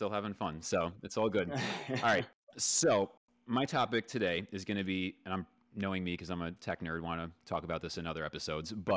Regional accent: Long Island, New York, United States; I mean, I'm from Long Island.

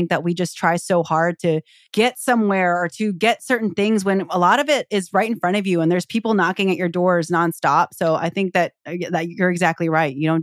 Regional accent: Philippines; I mean, I'm really excited because even just being Filipino and a trainer, 10 years ago, I didn't see many Filipino trainers.

